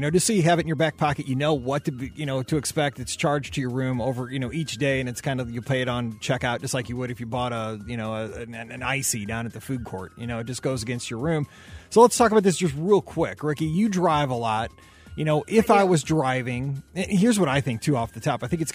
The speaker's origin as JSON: {"language": "English", "region": "Midwest", "country": "United States", "said": "Because, like, I'm a Midwesterner."}